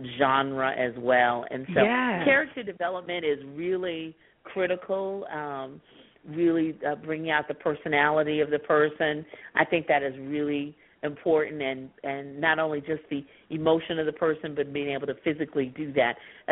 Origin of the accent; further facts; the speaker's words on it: Louisville, Kentucky, United States; Cincinnati's 100 miles from my hometown, Louisville, so that's kind of the tri-state area, Louisville, Cincinnati, Indianapolis.